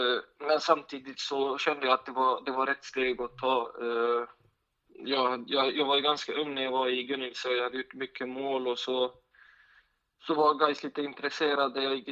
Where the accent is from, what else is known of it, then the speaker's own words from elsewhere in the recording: Sweden; jag är född och uppväxt här i Sverige.